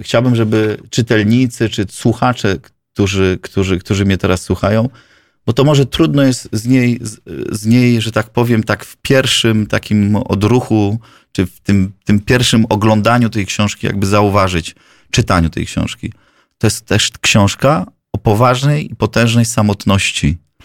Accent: Warsaw, Masovian Voivodeship, Poland; Ja wychowywałem się w Warszawie.

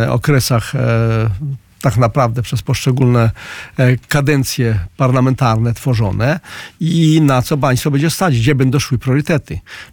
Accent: Zbuczyn, Masovian Voivodeship, Poland; pojechać do mojej rodzinnej wsi, gdzie ja mówiłem, że węgiel jest, do gminy Zbuczyn

